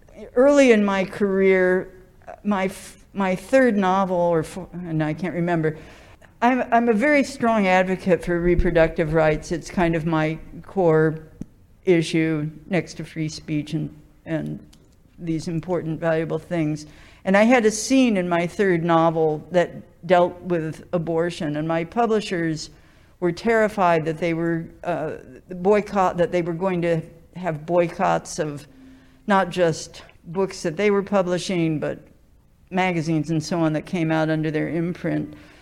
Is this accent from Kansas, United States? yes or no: yes; Lawrence, Kansas, United States; I grew up in Kansas, and my family moved there right around the centennial of the founding of the town of Lawrence, Kansas.